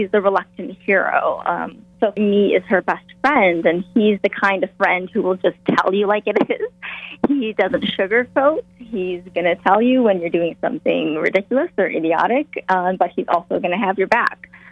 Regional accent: Wisconsin, United States; because I'm from Wisconsin.

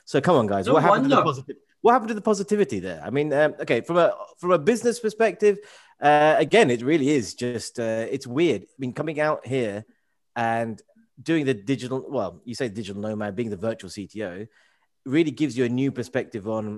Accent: United Kingdom; I think the thing is that we seem to beat ourselves up as British folk

